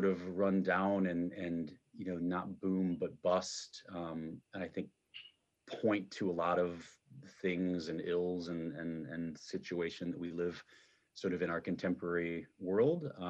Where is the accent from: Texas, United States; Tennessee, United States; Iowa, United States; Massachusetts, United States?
Iowa, United States; anywhere in the Midwest that I grew up in Iowa